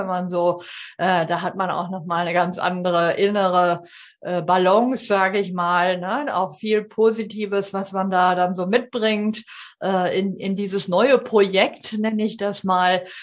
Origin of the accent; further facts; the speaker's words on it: North Rhine-Westphalia, Germany; Ich komme ja aus NRW